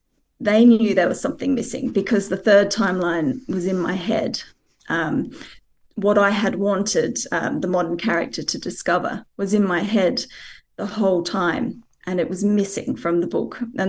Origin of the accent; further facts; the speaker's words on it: Tasmania, Australia; I grew up in Tasmania